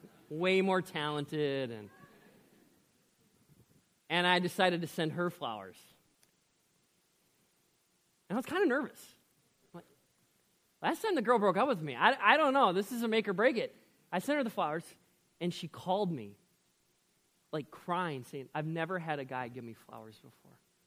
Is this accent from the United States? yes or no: yes; Maple Plain, Minnesota, United States; I grew up on Maple Plain. I never thought I would live in Delano.